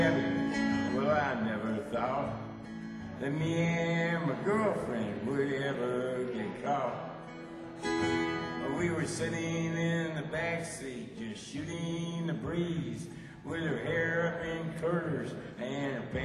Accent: Chicago, Illinois, United States; because he grew up in Kentucky, and we grew up in Chicago, west side of Chicago.

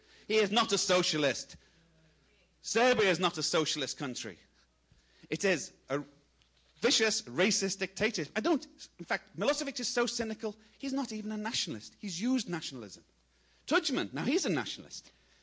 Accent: United Kingdom; I'm come from Britain.

